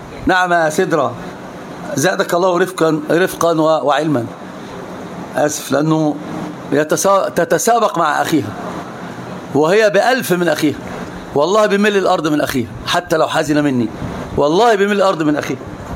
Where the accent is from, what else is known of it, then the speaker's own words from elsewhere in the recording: Egypt; فاحنا السيارات عندنا في مصر لله الحمد والمنه